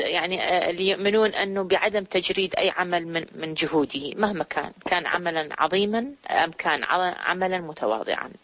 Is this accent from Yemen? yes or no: no; Iraq; moved away; يعني أنا الآن كعراقية مستعدة أعيش بدون مي، بدون نفط، بدون كهرباء